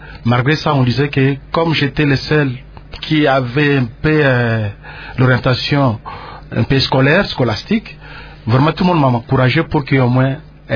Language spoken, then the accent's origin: French; Kinshasa, DR Congo; famille de footballeurs. … numéro 20, les gens m'ont vu naître ici à Kinshasa.